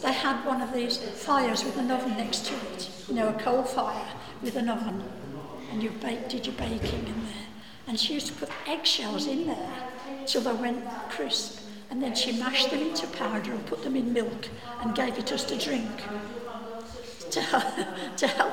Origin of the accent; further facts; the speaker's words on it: England, United Kingdom; I must say British, not English, mustn't I, although I am English.